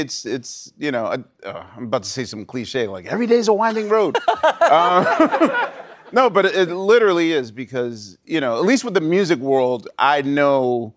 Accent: Philadelphia, Pennsylvania, United States; even though, like, we're both from West Philly, like, it was just casual

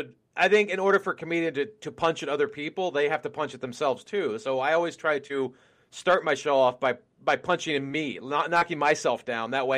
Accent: Washington, District of Columbia, United States; shooting it in D.C. was great and fun and a wonderful experience, and I'm glad I did it in my hometown.

